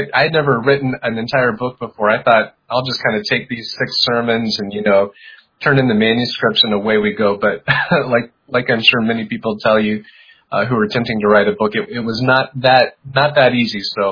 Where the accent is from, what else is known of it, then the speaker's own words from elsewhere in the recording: Cleveland, Ohio, United States; I'm from Cleveland, Ohio.